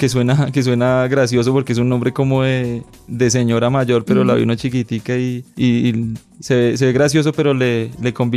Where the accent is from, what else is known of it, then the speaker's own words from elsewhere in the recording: Colombia; todos somos humanos, todos somos colombianos